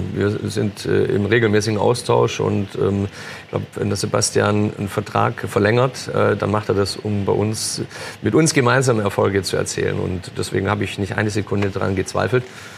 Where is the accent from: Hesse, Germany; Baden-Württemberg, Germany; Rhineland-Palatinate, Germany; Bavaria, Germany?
Baden-Württemberg, Germany; Aber ich bin ja Schwabe, deswegen kann ich es ganz gut einordnen.